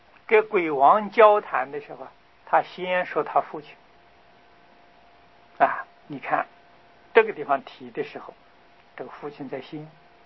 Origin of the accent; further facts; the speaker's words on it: China; 这也是我们中国人自古以来啊就与大乘佛法的精神真正是不谋而合啊